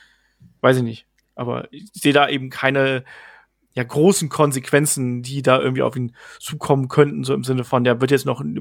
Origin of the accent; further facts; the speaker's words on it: Baden-Württemberg, Germany; Ich bin Schwabe.